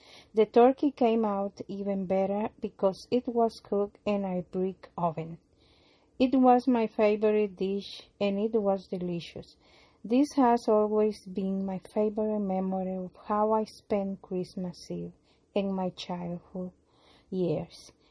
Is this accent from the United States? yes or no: no; El Salvador; I was 5 years old in 1970 in my hometown in El Salvador.